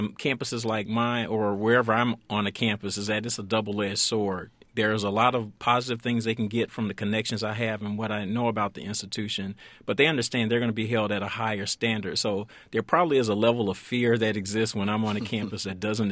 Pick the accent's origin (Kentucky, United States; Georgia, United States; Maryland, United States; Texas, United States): Georgia, United States; Atlanta; Well, part of it for me is that growing up in Atlanta and seeing a lot of the men who were very active in my church